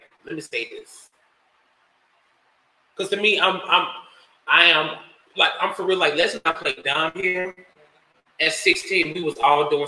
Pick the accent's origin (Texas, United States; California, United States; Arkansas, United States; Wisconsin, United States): Arkansas, United States; Little Rock; Even growing up in Little Rock